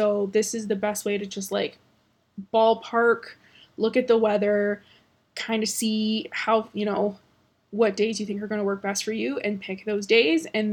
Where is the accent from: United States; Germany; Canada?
Canada; I come from Canada